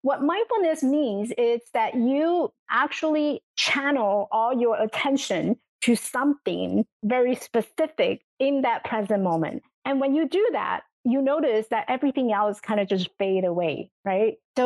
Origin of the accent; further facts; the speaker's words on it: Taiwan; When I first grew up, I grew up in Taiwan. So the story began of my life in Taiwan. I came from a military family. So we were living in this village where a lot of veterans were living in, and it was a very small, tiny house.